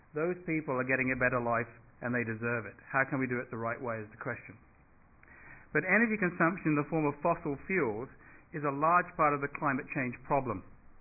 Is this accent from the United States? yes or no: no; England, United Kingdom; I grew up in Britain in the late 50s, and the only energy source we had in this rural cottage was one coal fire.